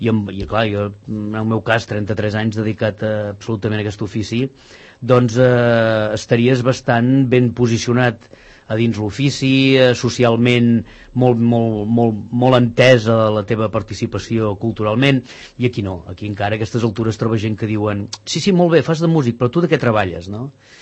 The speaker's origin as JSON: {"language": "Catalan", "town": "Manlleu", "region": "Catalonia", "country": "Spain", "said": "jo soc de Manlleu, de la Plana de Vic"}